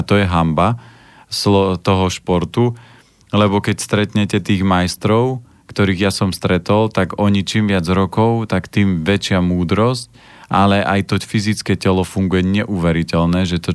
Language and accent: Slovak; Žilina Region, Slovakia; now in Bratislava, Slovakia; ja som z Oravy